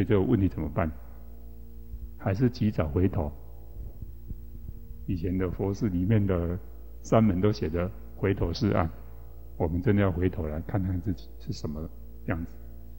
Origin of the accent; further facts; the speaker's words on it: Taiwan; accent: Taiwanese; 到最后老的时候，我们台湾话叫做老狗困